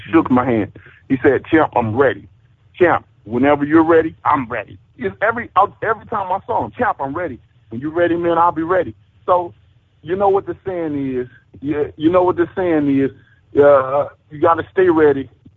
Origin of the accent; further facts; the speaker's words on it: Alabama, United States; not only the fans, but my home state of Alabama as well, too.